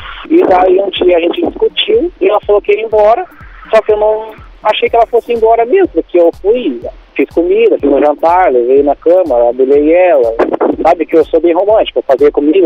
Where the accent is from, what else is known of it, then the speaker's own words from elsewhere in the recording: Triunfo, Rio Grande do Sul, Brazil; Sou de Triunfo.